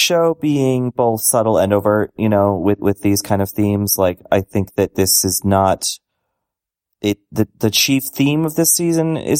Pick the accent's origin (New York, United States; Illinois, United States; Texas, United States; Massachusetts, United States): Massachusetts, United States; Boston; Like, I'm from Boston. I grew up right near the Archdiocese.